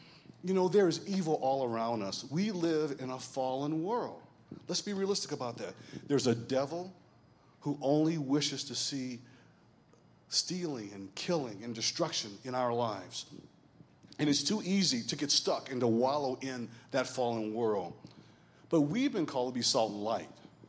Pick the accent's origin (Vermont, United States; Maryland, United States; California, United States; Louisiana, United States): Louisiana, United States; I am someone who can remember back at the age of 4 marching in the street for integration in my hometown, singing … I was the first black boy, along with my 2 sisters, to integrate in elementary school in southern Louisiana.